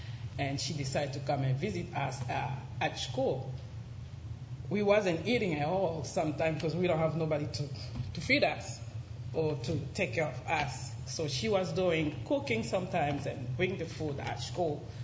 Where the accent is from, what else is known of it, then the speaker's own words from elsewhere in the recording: Kinshasa, DR Congo; English is a second language; So I lived there since I was born in city, which is Kinshasa.